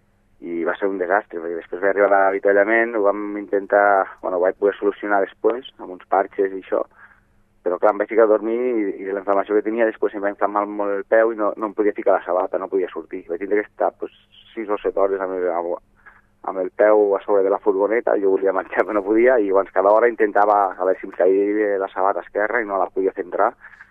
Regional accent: La Pobla de Segur, Catalonia, Spain; arribant al meu poble. Sí, a la Pobla

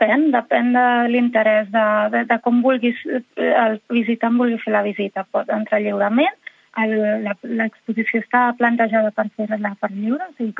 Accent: Tiana, Catalonia, Spain; Sí, soc de Tiana.

